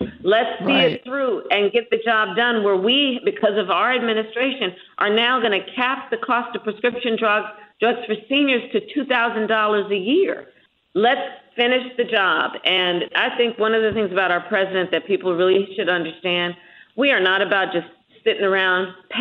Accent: California, United States; So everything from hurricanes to floods, my home state of California, droughts, and also floods, right?

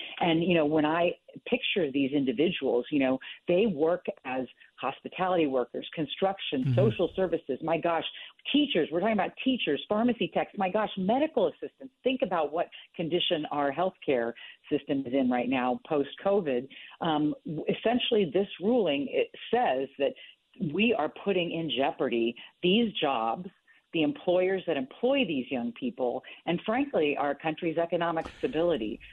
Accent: Texas, United States; there was a Supreme Court case back in 1982 in my home state of Texas

